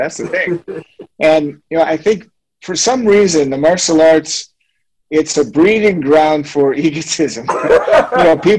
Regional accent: Toledo, Ohio, United States; now in Switzerland; I'm a kid from Toledo, Ohio, and I'm living in Switzerland. I've traveled all over the world.

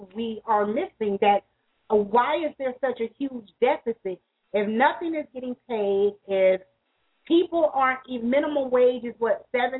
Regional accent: Dayton, Ohio, United States; In Dayton, Ohio, my hometown, there is a hospital, a veterans hospital

